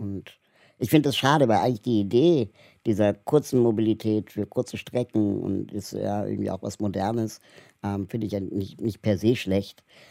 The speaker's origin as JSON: {"language": "German", "region": "Berlin", "country": "Germany", "said": "ich komme aus Berlin."}